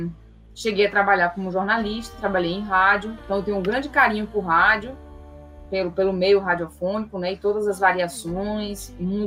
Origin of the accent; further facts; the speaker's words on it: Salvador, Bahia, Brazil; Sou natural de Salvador, nasci aqui, sim, me criei aqui.